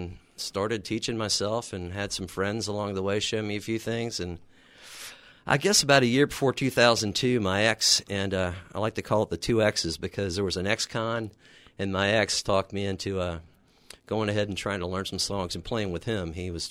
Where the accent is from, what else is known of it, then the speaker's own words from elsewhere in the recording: Goldsboro, North Carolina, United States; born there; also born or lived in Austin, Texas; Was born in Goldsboro, North Carolina, mm-hmm. and my dad was in the Air Force. He went DOD. We moved to Austin, Texas for 2 years.